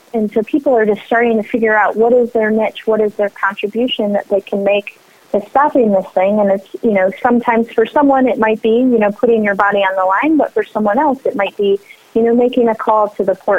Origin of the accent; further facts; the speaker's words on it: Chicago, Illinois, United States; I'm originally from Chicago, and I was there the night that in Grant Park when President Obama was elected